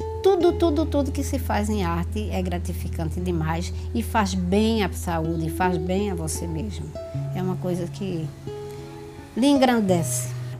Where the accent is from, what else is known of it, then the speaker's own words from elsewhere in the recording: Vicência, Pernambuco, Brazil; eu nasci e me criei aqui em Vicência.